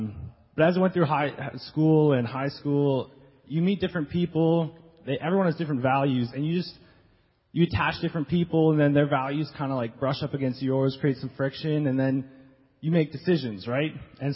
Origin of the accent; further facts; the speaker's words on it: Calgary, Alberta, Canada; I'm from Calgary, Alberta, so we went hiking a lot, lived in the mountains. My parents are actually missionaries